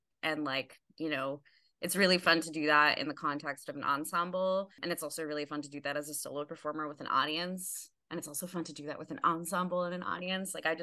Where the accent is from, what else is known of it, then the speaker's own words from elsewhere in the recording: New York City, New York, United States; I grew up in New York City. So for context, I'm a born and raised New Yorker.